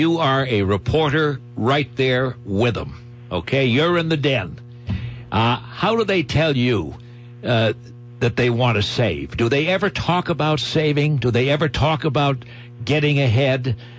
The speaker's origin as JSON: {"language": "English", "region": "Connecticut", "country": "United States", "tie": "born or raised there", "said": "because I grew up in Connecticut. I was born and raised here, went to school here, worked in Hartford all the time"}